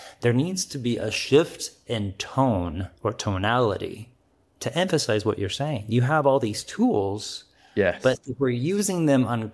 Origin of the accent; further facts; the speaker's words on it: Kansas, United States; That's my, I grew up in Kansas. We say all y'all, and I know that your partner is also from Texas.